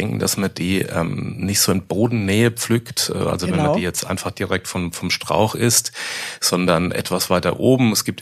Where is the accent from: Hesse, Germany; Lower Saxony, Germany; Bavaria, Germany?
Bavaria, Germany; Miltenberg; born there; das ist bei uns hier, das ist meine Geburtsstadt, Miltenberg am Main